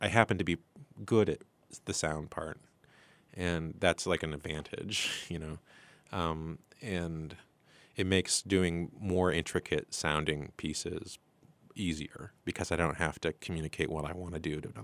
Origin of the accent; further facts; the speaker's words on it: Springfield, United States; Well, I grew up in Springfield, and I watched the mall be built.